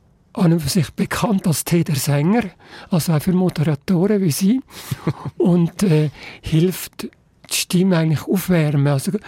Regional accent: Switzerland; bei uns in der Schweiz

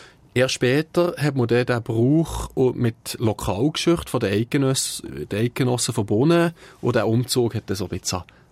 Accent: Fribourg, Switzerland; Bei uns in Fribourg kennen wir Sahnensenf nicht.

